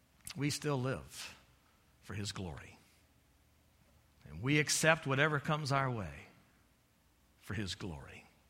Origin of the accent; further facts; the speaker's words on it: United States; And what makes me think I'm exempted? I'm an American.